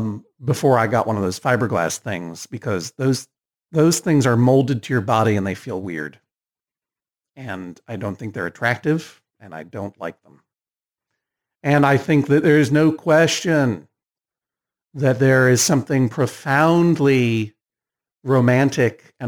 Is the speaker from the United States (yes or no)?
yes; Massachusetts, United States; I didn't grow up in Connecticut. I'm from Massachusetts. We don't play that.